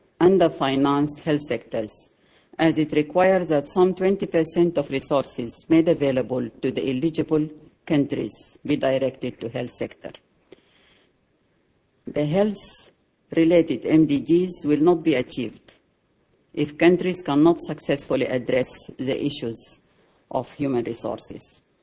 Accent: Sudan; I come from Sudan, the largest country in Africa and one of the least developed

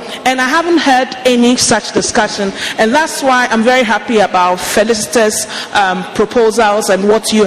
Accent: Ghana; I'm from Ghana.

